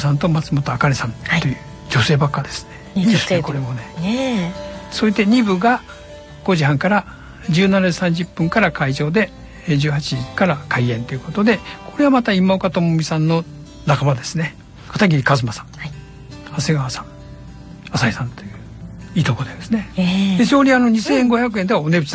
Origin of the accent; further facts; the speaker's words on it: Okazaki, Aichi, Japan; そうです、岡崎生まれの岡崎育ち